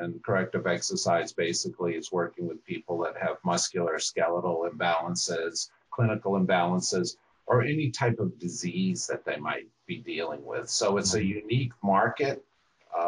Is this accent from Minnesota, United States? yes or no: no; Massachusetts, United States; And I grew up near Boston, Massachusetts.